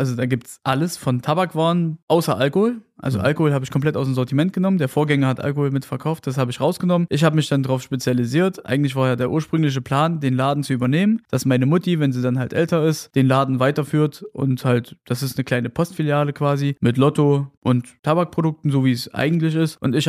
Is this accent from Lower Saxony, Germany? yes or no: no; Gera, Thuringia, Germany; also born or lived in Caucasus; Also ich bin ursprünglich aus dem Kaukasusgebiet. Meine Eltern sind nach Deutschland geflohen, 98, und seitdem bin ich eigentlich in Gera. Ich bin hier groß geworden